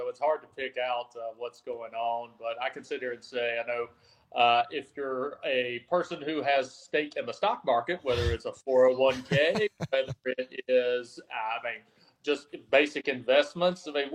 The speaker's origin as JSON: {"language": "English", "region": "North Carolina", "country": "United States", "tie": "born or raised there", "said": "Yeah, still in my home state of North Carolina, here in the foothills of the Blue Ridge Mountains."}